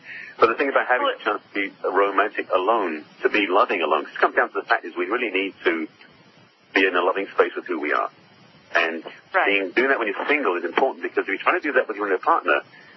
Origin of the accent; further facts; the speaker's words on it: England, United Kingdom; I'm originally from England and grew up in a fairly conservative, reserved background, because that's kind of what English culture was or is.